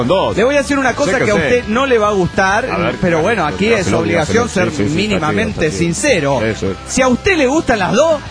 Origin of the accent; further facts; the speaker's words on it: Cerro Azul, Veracruz, Mexico; Cuando yo era niño, en mi pueblo natal, un lugarcito del norte de Veracruz llamado Cerro Azul